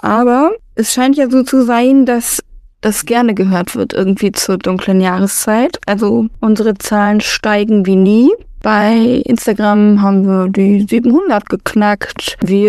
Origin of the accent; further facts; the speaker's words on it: Bochum, North Rhine-Westphalia, Germany; Bei uns in Bochum wäre es zum Beispiel, glaube ich, der Kuhhirte.